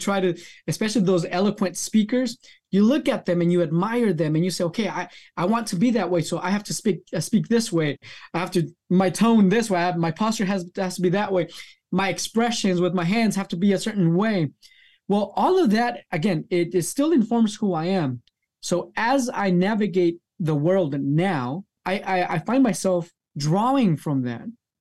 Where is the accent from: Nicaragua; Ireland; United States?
Nicaragua; Family, because growing up in Nicaragua, because again, I spent a few years out there, I went to school there, we lived with my grandparents.